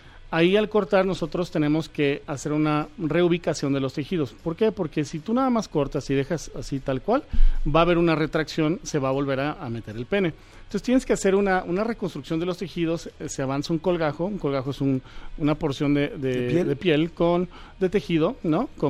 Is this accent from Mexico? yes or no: yes; Mexico; Para todos nosotros como mexicanos, pues es importante el largo